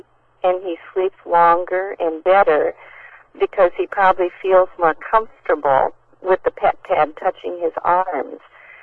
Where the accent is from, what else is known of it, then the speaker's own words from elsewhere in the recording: Dunkerton, Iowa, United States; I'm from Iowa, Dunkerton, Iowa